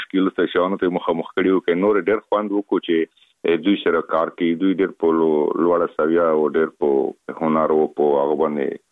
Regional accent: Afghanistan

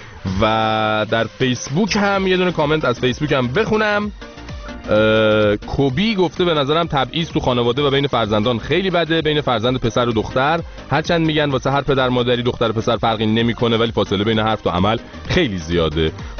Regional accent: Iran; با افتخار به دانش آموزان گفتم من ایرانیم

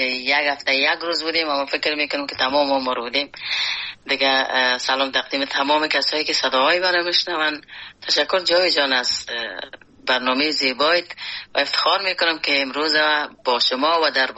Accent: Afghanistan; moved away; وقتی که ما در بیرون از افغانستان آمدم

